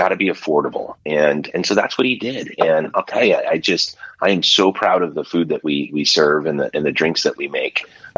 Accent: Jackson Hole, Wyoming, United States; now in Southern California, United States; We spent a lot of time growing up in Jackson Hole, Wyoming, and so I wanted to bring a little taste of Jackson Hole to everybody down here in Southern California.

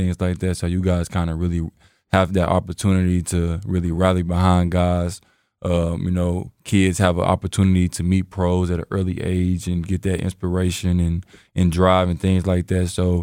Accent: Little Rock, Arkansas, United States; like I'm from Arkansas, right? From Little Rock, Arkansas. I wasn't fortunate like you guys to have a pro team, right?

